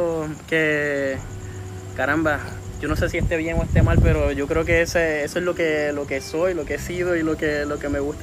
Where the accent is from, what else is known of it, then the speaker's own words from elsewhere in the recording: Puerto Rico; como muchos puertorriqueños que son que nos gusta y que algo que nos caracteriza